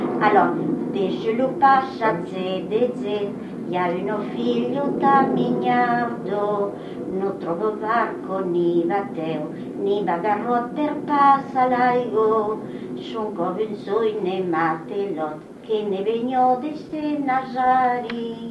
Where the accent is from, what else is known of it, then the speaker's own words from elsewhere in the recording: Roquecor, Occitanie, France; born there; je suis née à Roquecord, dans le Tarn-et-Garonne. C'est pas loin, il y a 30 km. Mais c'est pas tout à fait le patois gascon.